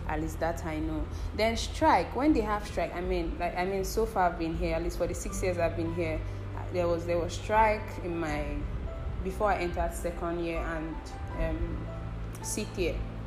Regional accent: Nigeria; Damn it, I'm not even a Ghanaian in the first place. I'll be like, oh no, I'm Nigerian.

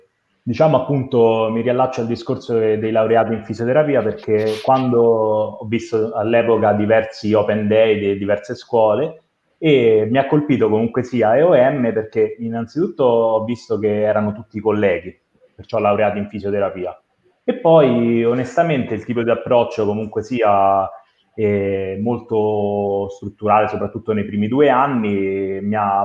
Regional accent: Rome, Lazio, Italy; Io sono di Roma.

